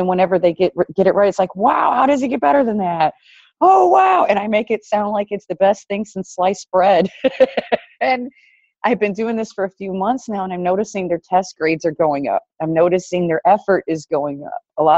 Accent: Somerset, Kentucky, United States; also born or lived in Dearborn / Miami; So I was born in Dearborn, Michigan, but I lived in Miami, Florida for a while. And then I moved to Somerset, Kentucky, which was a totally different lifestyle and mindset.

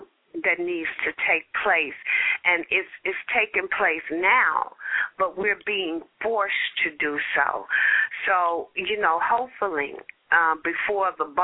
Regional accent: Compton, California, United States; moved away as an adult; Growing up in Compton, California, not being aware of the political process and being very guarded by my family, I always thought that we had a community.

